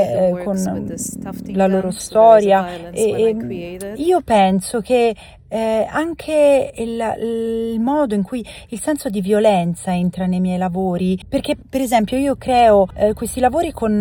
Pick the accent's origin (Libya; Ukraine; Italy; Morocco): Ukraine; born there; Italian is a second language; Io sono nata nell'Unione Sovietica, che era l'Ucraina, e oggi cos'è l'Ucraina?